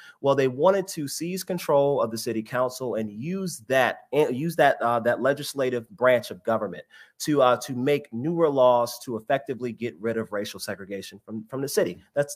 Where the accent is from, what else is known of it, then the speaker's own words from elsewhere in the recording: Richmond, Virginia, United States; I began to research the history of Richmond, one, because it's my hometown and it's something that I wanted to know more about.